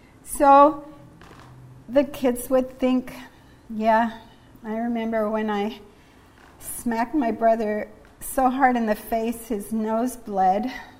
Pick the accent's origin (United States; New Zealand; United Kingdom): New Zealand; accent: New Zealand; moved away; I grew up in New Zealand. Did you know that? I'm impersonating an American. When I first came to this church, I had an accent. I talked like that all the time, and I was very New Zealand